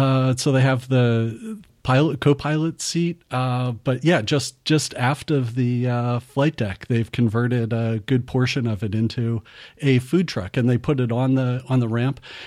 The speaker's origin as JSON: {"language": "English", "region": "New Jersey", "country": "United States", "tie": "born or raised there", "moved": "as an adult", "lives_now": "California, United States", "said": "growing up in New Jersey was my first chapter. Attending college was a different chapter. Moving to California, starting my career was yet another."}